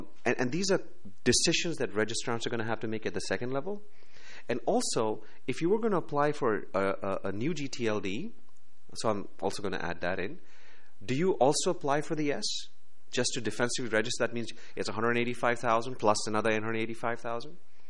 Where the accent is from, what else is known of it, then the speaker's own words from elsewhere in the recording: Pakistan; I come from Pakistan.